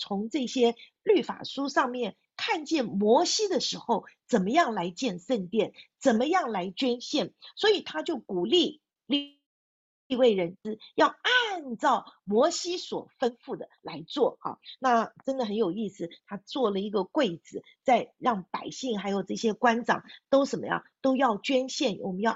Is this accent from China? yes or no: yes; China; 那我觉得我们中国人常常说，我们要看一个人的时候，不只是要看他的前半生，我们也要看他的后半生。